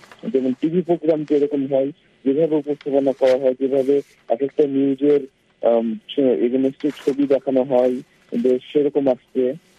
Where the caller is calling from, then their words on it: West Bengal, India; আমি পশ্চিমবঙ্গের মুর্শিদাবাদ জেলার নদেখানা ভাবনা গ্রাম থেকে বলছি।